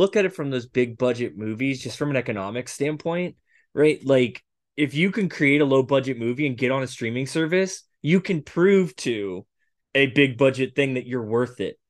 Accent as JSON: {"language": "English", "town": "Philadelphia", "region": "Pennsylvania", "country": "United States", "said": "like I'm from Philly and they just opened up a monster vegan restaurant, right?"}